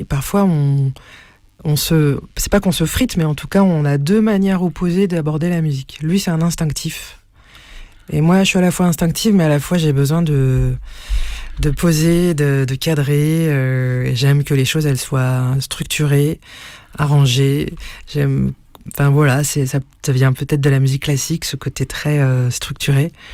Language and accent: French; France; born there; j'ai mon identité en tant que française déjà. Née en France, mais aussi d'origine. Mon père est moitié arménien, moitié italien. Ma mère est née à Tunis.